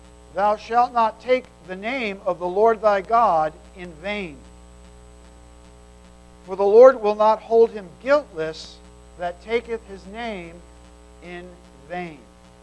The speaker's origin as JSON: {"language": "English", "region": "New Jersey", "country": "United States", "tie": "born or raised there", "moved": "as an adult", "said": "when I moved here, where I grew up in New Jersey"}